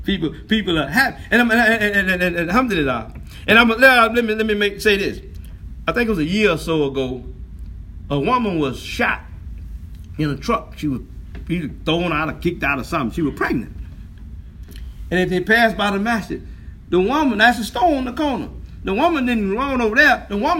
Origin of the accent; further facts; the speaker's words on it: Houston, Texas, United States; I'm from Houston. You come to Houston, you can go almost anywhere.